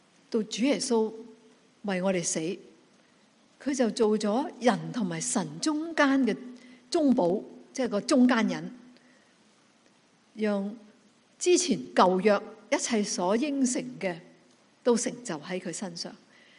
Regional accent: Guangdong, China; 就我哋广东人成日用嘅歇后语咧，都系咁嘅

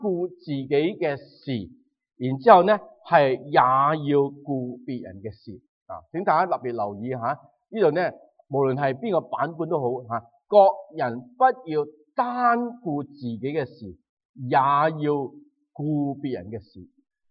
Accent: Chaozhou, Guangdong, China; 因为我潮州人啦

